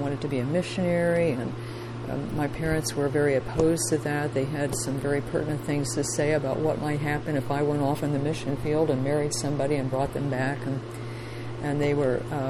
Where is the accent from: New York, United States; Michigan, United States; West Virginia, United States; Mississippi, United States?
West Virginia, United States; West Union; I was raised in West Virginia and stayed there for probably about 17, 18 years.